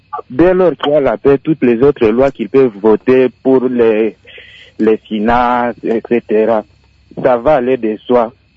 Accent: East, DR Congo; chez nous à l'Est

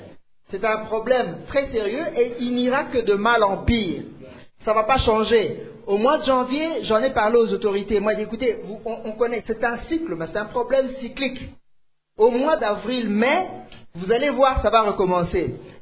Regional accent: Ecuador; je viens de l'Équateur. À l'Équateur, il y a encore beaucoup de petits animaux sauvages.

